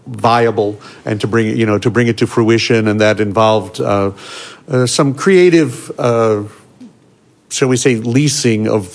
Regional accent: Chicago, Illinois, United States; I grew up in Chicago, so I the first baseball game I ever saw in my life was at Wrigley Field. So I'm an old cubby.

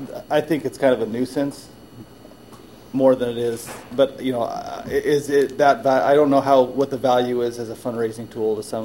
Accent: California, United States; I grew up in California, and we had those.

